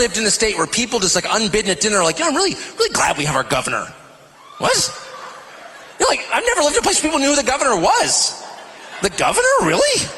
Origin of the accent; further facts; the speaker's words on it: California, United States; also born or lived in Washington, D.C. / Rhode Island / Arkansas; You know, I grew up in California. I've lived in D.C., Rhode Island, Arkansas.